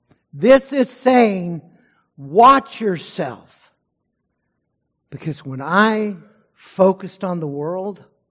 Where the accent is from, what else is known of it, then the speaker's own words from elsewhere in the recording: Texas, United States; I remember hearing one of the first cases in Texas, my home state's three strike laws